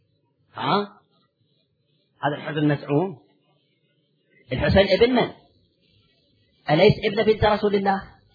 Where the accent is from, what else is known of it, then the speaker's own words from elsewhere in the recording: Karbala, Karbala Governorate, Iraq; لأن أنا ابن كربلاء